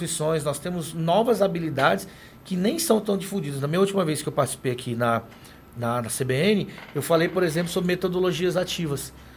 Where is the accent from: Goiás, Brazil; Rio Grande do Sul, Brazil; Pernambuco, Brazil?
Goiás, Brazil; now in Porto Velho, Brazil; Eu não sou rondoniense, eu sou goiano, mas eu vou falar. Aqui em Porto Velho, tudo que se planta dá.